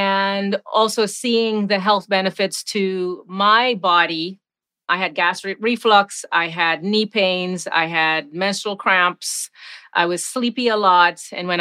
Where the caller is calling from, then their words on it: Florida, United States; I'm in South Florida.